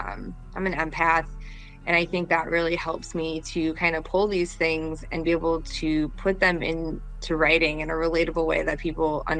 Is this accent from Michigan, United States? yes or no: yes; Michigan, United States; Kat's house and Cherry Trail are based off of the house that I grew up in Michigan. I grew up on Tiara Trail, and it's like, that is the street that I grew up on.